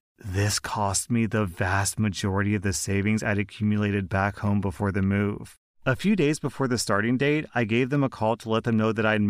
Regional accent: Scotland, United Kingdom; now in Australia; I'm not even a Pom. This is typically slang reserved for English people, but I'm Scottish.

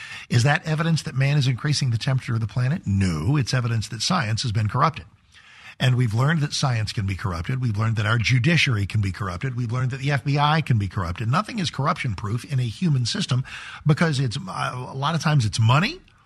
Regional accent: United States; I want strong borders because I'm an American.

